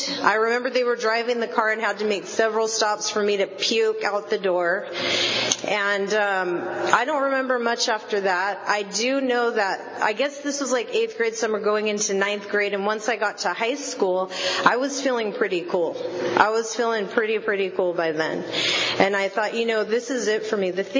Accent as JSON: {"language": "English", "town": "Port Hueneme", "region": "California", "country": "United States", "tie": "born or raised there", "said": "I'm originally from Ventura County. I grew up in a little military town called Port Hueneme, California. It was right on the coast, and it was awesome."}